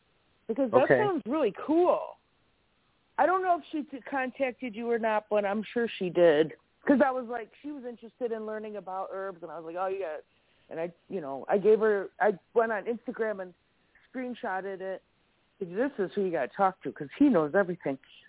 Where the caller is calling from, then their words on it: Wisconsin, United States; I'm calling from Wisconsin.